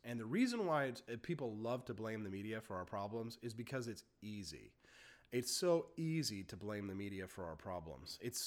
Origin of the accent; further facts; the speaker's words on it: Carthage, Missouri, United States; in Carthage, Missouri, my home state of Carthage, Missouri.